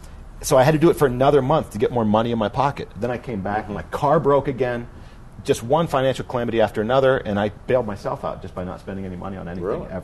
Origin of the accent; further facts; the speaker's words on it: United States; I mean, I'm an American.